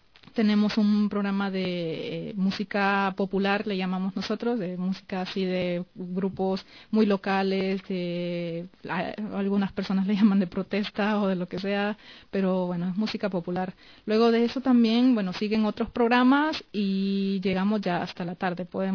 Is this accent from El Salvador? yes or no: yes; El Salvador; Vengo de El Salvador.